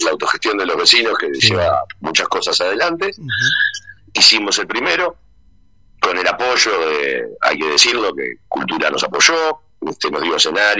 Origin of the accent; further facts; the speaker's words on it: Montevideo, Uruguay; now in Punta del Diablo, Uruguay; somos músicos de Montevideo, allá supimos armar eventos. Yo tocaba … se llamaba mi banda de Montevideo, tocamos durante mucho tiempo, y él es el cantante de … Y bueno, y nos encontramos con que luego que yo me vine a Punta del Diablo